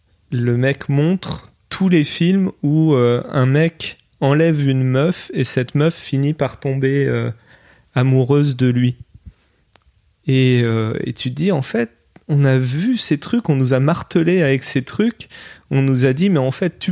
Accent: France; mon pays, la France, c'est là où j'ai grandi

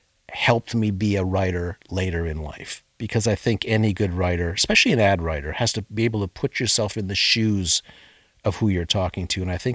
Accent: Sudbury, Ontario, Canada; And then growing up in Sudbury, as I said, we were glued to the television.

